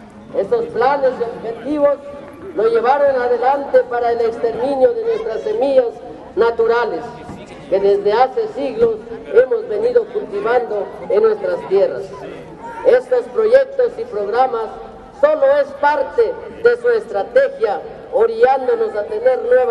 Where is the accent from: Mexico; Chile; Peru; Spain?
Mexico; como campesinos mexicanos.